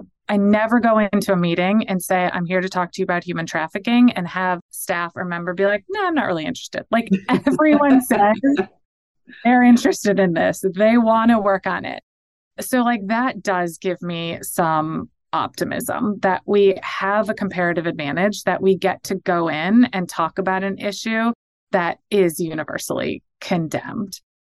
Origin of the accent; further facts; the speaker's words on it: United States; And as an American, I think we should be.